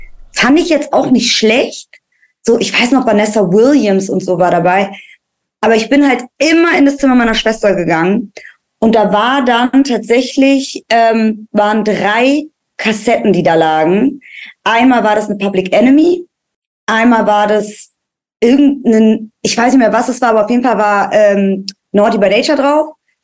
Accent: Berlin, Germany; ich bin in Kreuzberg groß geworden

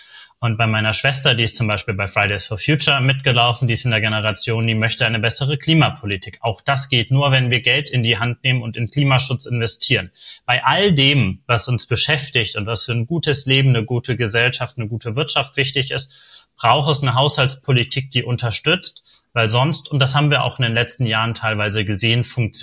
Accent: Bremen, Germany; wenn ich in meiner Heimatstadt Bremen ein Projekt gegen Antirassismus organisieren wollte

